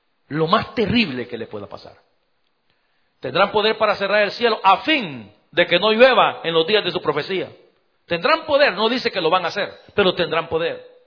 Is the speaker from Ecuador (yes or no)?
no; El Salvador; en mi país, en El Salvador